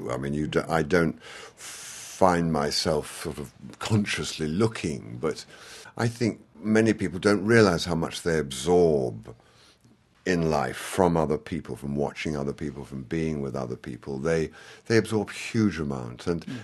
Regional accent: England, United Kingdom; But you see, I'm an Englishman.

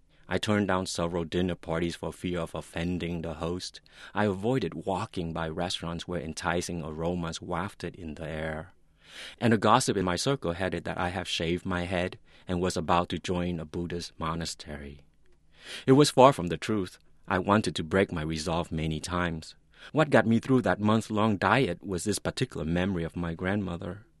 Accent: United States; Now, I am an American adult living in cosmopolitan San Francisco

